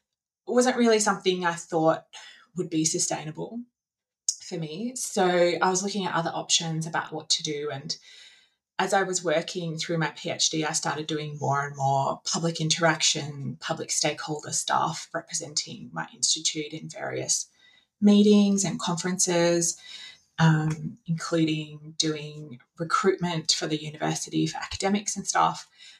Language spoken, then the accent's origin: English; Adelaide, South Australia, Australia; also born or lived in Brisbane; So I grew up in Adelaide, very idyllic childhood in the Adelaide Hills, and was interested in science, in chemistry and biology.